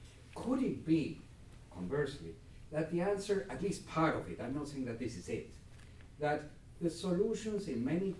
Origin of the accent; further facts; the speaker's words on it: Chile; English is a second language; I'm from the other end of the world. I'm from Chile.